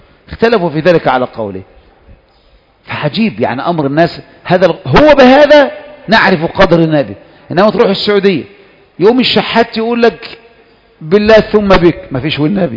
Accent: Egypt

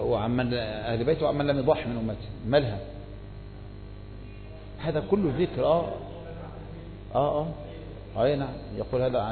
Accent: Egypt

